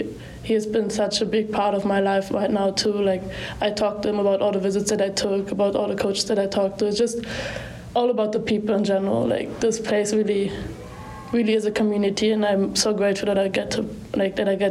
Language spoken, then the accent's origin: English; Berlin, Germany; now in McCook, United States; I mean, I'm from Berlin. It's a big city. Coming to a small town like McCook was a big change